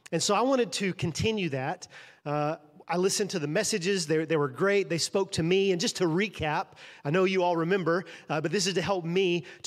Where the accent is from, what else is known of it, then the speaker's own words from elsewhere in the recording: Lovejoy, United States; I grew up around here. I grew up in Lovejoy. So this area is home to me.